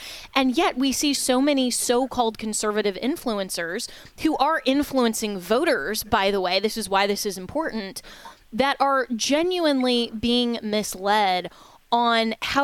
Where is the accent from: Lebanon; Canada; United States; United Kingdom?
United States; Florida; who's a Florida state senator for the 14th district here in my home state of Florida.